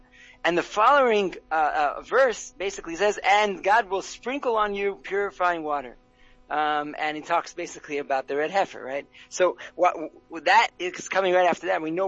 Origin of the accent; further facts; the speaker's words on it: Israel; I am from Bona, Israel.